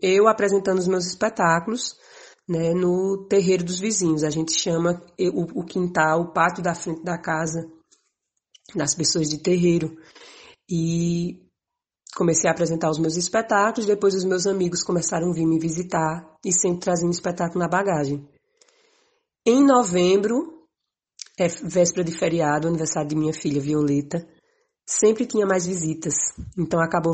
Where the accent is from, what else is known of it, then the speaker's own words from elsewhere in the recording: Ingazeira, Pernambuco, Brazil; até que eu decidi voltar para viver na roça. Então, eu moro hoje numa comunidade de 180 habitantes, chamada Minadouro, que faz parte do município de Ingazeira, que é uma cidade de pouco mais de 5 mil habitantes.